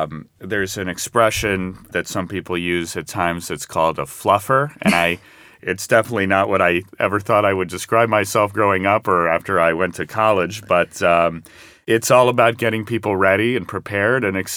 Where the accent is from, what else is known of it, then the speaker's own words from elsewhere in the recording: Los Angeles, California, United States; I grew up in Los Angeles.